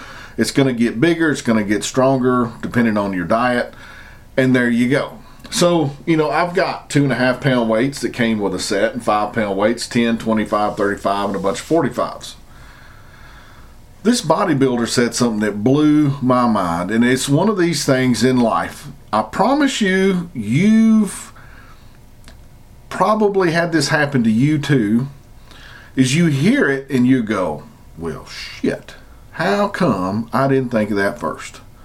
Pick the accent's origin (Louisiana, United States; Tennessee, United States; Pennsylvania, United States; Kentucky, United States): Tennessee, United States; I'm a redneck from Tennessee